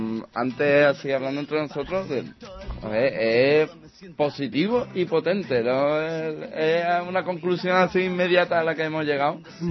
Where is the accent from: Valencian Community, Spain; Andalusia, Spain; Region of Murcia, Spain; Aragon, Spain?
Andalusia, Spain; Cádiz; Sí, los bichos que somos, bichos de Cádiz.